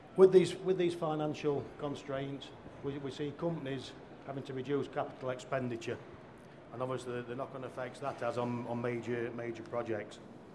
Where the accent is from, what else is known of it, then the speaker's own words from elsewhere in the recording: United Kingdom; Obviously, you'll have picked up from my accent, I'm from the UK.